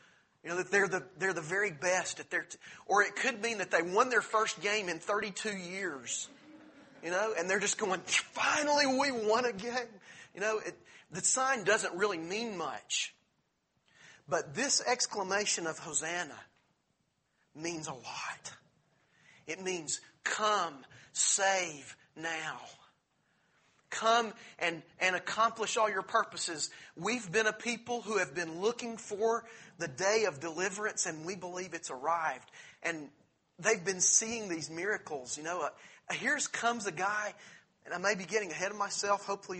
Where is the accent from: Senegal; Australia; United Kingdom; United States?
United States; the South; accent: southern; I've realized that in my southern accent, sometimes things need to be clarified.